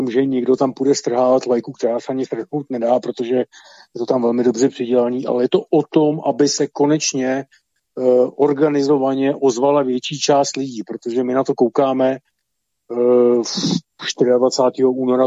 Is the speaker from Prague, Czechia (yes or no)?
yes; Prague, Czechia; jako Pražák jezdím kolem každý den